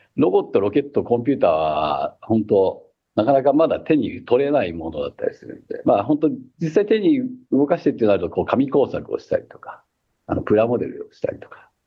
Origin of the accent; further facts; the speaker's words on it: Nagoya, Aichi, Japan; 愛知県名古屋市で、名古屋生まれであります。